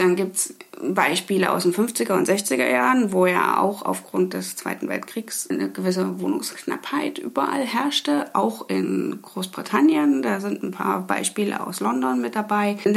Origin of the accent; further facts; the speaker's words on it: Leipzig, Saxony, Germany; gehen wir zurück in meine Heimatstadt Leipzig.